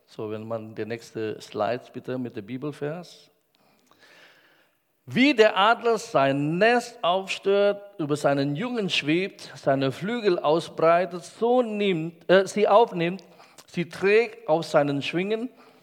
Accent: Indonesia; German is a second language; moved away as an adult; now in Germany; Ich komme aus Indonesien, bin mit 19 nach Deutschland gekommen, wollte Medizin studieren

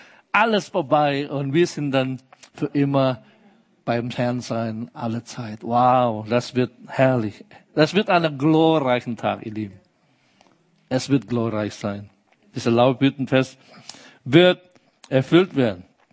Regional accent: Indonesia; Meine Indonesien, wo ich herkomme, das größte muslimische Land der Welt

